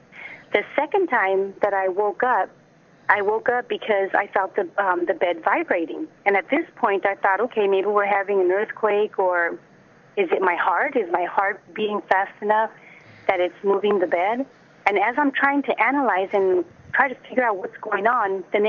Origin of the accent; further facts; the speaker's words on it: Mexico; Well, we were born and raised in Mexico, and you know, we come from a middle class family.